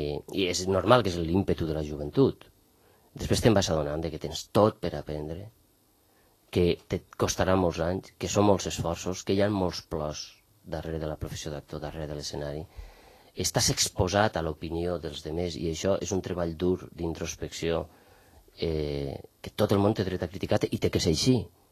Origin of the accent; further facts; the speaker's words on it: Benicarló, Valencian Community, Spain; now in Mantua, Italy; La relació amb Benicarló és la... Tinc a la meva família, és el meu poble.